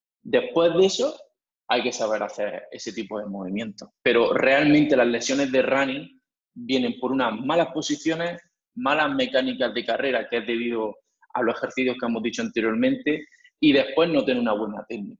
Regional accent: Almería, Andalusia, Spain; accent: southern; Soy de Almería, se nota un poquito en el acento. Muchos años fuera, pero realmente el acento no cambia, sureño.

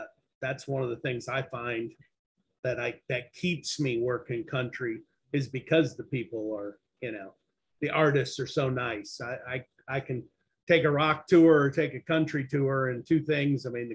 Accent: Nebraska, United States; In a little town just north of Omaha, Nebraska. Farm boy, was raised on a farm, pigs and cows and horses

